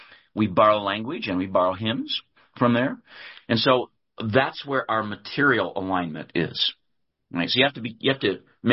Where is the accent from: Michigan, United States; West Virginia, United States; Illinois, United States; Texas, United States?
Michigan, United States; So, for example, I'm from Michigan, which is for many months of the year is gray, dark, cold, snowy, wet.